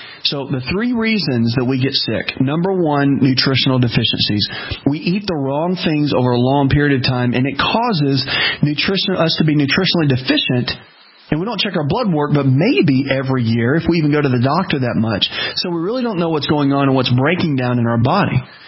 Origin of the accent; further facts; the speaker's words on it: the South, United States; Now, listen, I'm from the South. Okay? I get this.